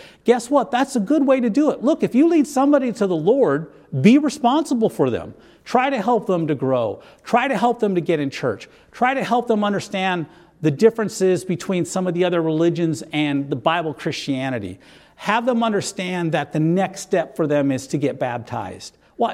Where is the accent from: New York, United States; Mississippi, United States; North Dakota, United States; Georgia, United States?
North Dakota, United States; I grew up in North Dakota. We had three churches in town. We had a Lutheran and a Catholic.